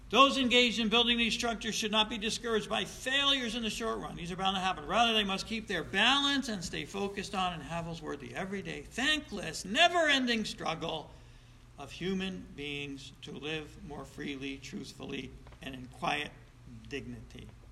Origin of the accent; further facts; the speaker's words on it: United States; I mean, we're Americans. I'm an American. I can't help it.